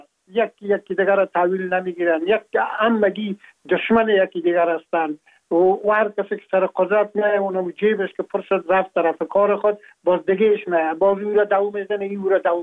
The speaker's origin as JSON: {"language": "Persian", "country": "Afghanistan", "moved": "yes", "lives_now": "France"}